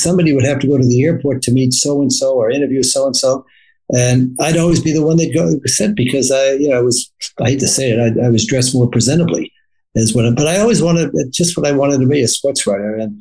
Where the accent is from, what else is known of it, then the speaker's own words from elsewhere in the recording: Dorchester, Massachusetts, United States; I grew up in Dorchester, which is sort of the Irish Catholic ghetto in Boston.